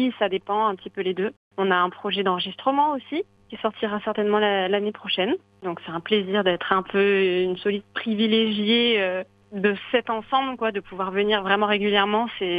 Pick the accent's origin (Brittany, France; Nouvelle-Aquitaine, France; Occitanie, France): Occitanie, France; Toulouse; je suis pas le seul exemple toulousain. On est énormément de Toulousains à avoir pu continuer dans la musique